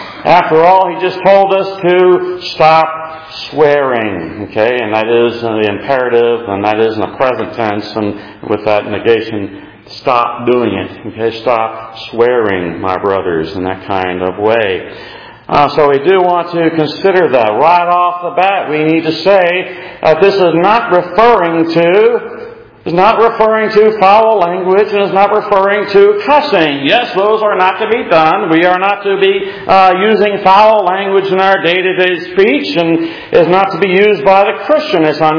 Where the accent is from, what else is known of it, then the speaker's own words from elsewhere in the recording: San Antonio, Texas, United States; I grew up in San Antonio.